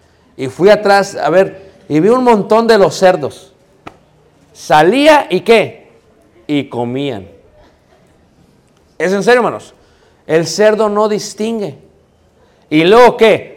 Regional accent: Yucatán, Mexico; No la hacemos como yucatecos.

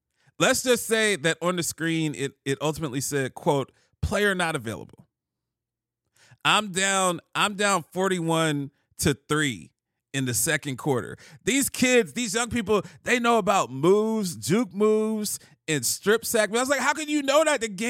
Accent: Columbus, Ohio, United States; All of my friends that I grew up with in Columbus, Ohio, they're all scattered across the country.

